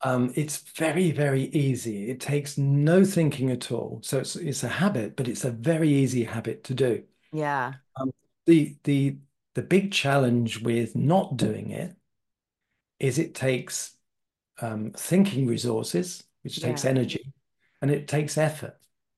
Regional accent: England, United Kingdom; I come from England, UK.

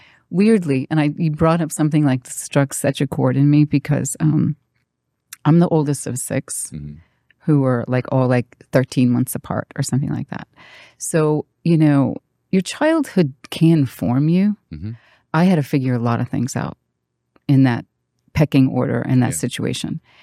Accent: New England, United States; And I was from New England, mm-hmm.

